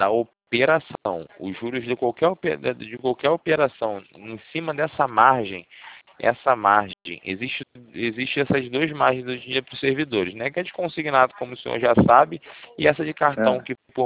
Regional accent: Rio de Janeiro, Brazil; eu sou do Rio. Moro no centro do Rio.

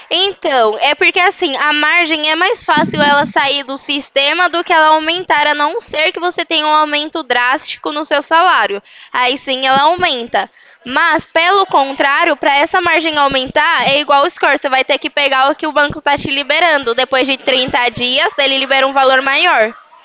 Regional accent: Venezuela; now in Americana, Brazil; É que assim, eu sou da Venezuela.

